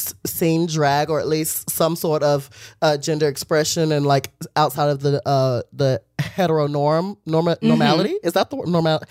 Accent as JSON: {"language": "English", "town": "Ramseur", "region": "North Carolina", "country": "United States", "lives_now": "Los Angeles, United States", "said": "No, finally, you are correct. I am from North Carolina, Ramsur."}